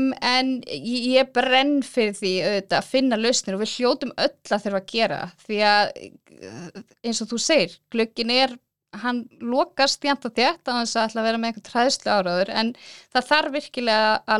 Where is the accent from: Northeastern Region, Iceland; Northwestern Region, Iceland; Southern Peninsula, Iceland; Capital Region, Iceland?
Northwestern Region, Iceland; Hofsós; ég er uppalinn í Skagafirði hjá fólendur mínum sem eru miklu frumkvölar og hafa erum byggt upp heilt þorp í Hofsós í Skagafirði